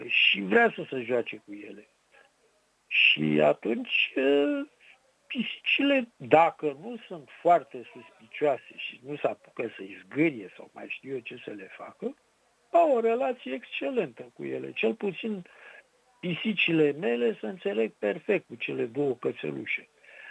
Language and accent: Romanian; Medgidia, Constanța County, Romania; am crescut cu pisici în Megidia.